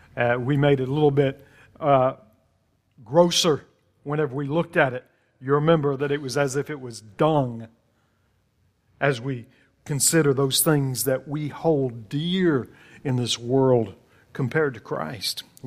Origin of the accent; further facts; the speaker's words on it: United States; I'm proud to be an American. I'm glad that I'm an American.